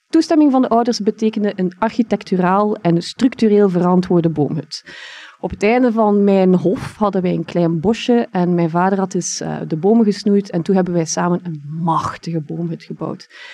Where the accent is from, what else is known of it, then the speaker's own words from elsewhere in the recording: Mater, East Flanders, Belgium; Ik ben opgegroeid in het Mater van de jaren 80, 90. Voor de mensen die Mater niet kennen, Mater is een piepklein boerendorp, vlakbij Oudenaarde. En daar, ja, Mater is een typisch Vlaams dorp.